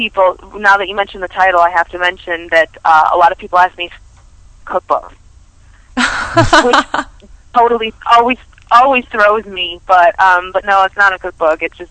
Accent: Buffalo, New York, United States; I'm from Buffalo, so I do buffalo.com, yourhub.com.

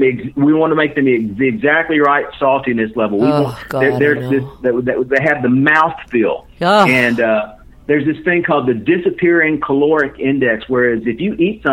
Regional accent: the South, United States; I'm from the South, man.

